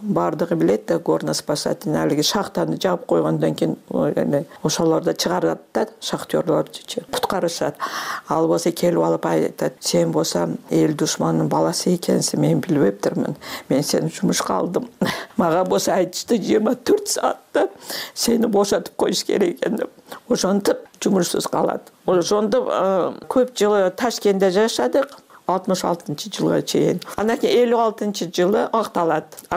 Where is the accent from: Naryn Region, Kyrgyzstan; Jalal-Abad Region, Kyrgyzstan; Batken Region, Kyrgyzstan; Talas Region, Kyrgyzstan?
Batken Region, Kyrgyzstan; Kyzyl-Kiya; born there; also born or lived in Osh; Кызыл Кияда 53 жылы мен төрөлдүм, андан кийин 56 жылы көчүп кетишет. Жер титирөө болгондон кийин кайра Ошко көчүп келишет.